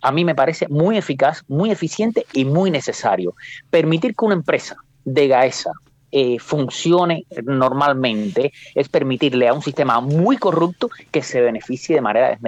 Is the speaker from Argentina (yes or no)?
no; Cuba